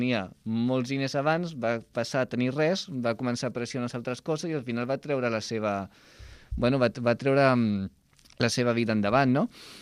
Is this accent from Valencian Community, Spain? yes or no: no; Barcelona, Catalonia, Spain; va ser una bona caminata, perquè jo soc de Sant Andreu.